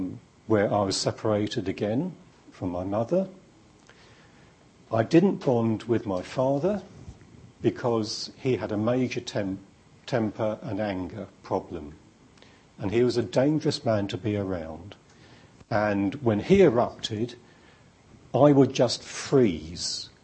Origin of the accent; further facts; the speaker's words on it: Kentish Town, London, United Kingdom; mother came from Portsmouth. My father came from Aldborough in Suffolk, so about 120 miles away from where I was brought up in Kentish Town.